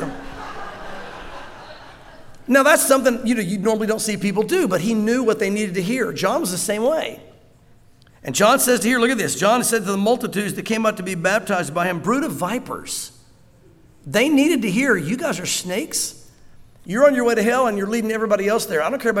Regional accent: the South, United States; But I'm a child of Abraham. I grew up in the South. I went to church. My dad was a pastor.

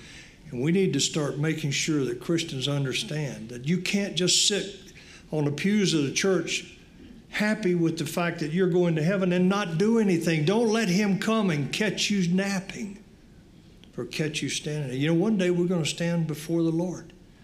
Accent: North Carolina, United States; I grew up in the Marine Corps, whether you know it or not. I grew up around Cherry Point Marine Air Station. My dad was there for 32 years.

